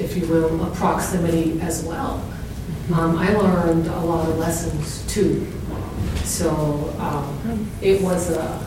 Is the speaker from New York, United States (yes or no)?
yes; Westchester, New York, United States; I lived, I was born and raised in New York, Westchester, New York, sort of upstate.